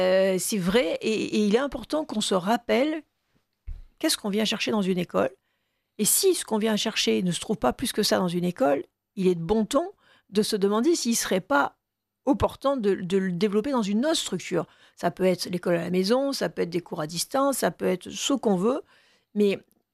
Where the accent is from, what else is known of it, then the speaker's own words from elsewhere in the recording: Manosque, Provence-Alpes-Côte d'Azur, France; moi, j'ai été élevée à Manosque, dans le sud-est de la France